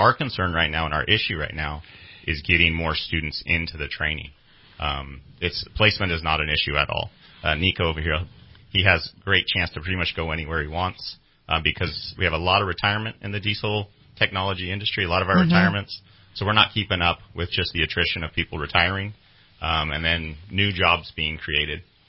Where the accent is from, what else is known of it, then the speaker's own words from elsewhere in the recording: Cedarville, California, United States; I grew up in Modoc County, so I'm from Cedarville, California.